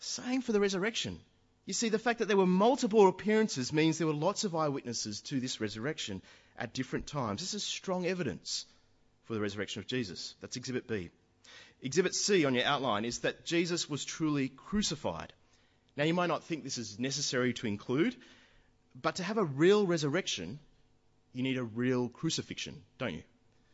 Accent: Sydney, New South Wales, Australia; Now, I grew up in Sydney, and I grew up with rugby league.

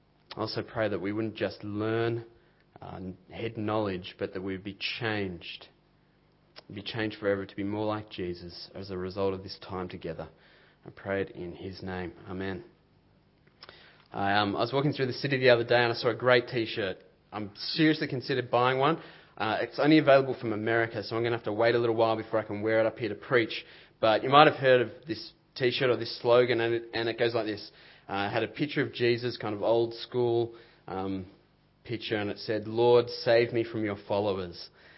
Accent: Diamond Creek, Victoria, Australia; Yous. I'm from Diamond Creek, so I can get away with it. If yous are new or... I like it. If you're new

